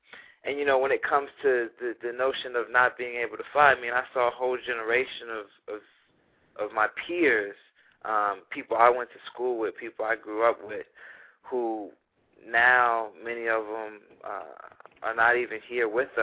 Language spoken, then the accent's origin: English; Philadelphia, Pennsylvania, United States; it really came out of just my experiences growing up in Philadelphia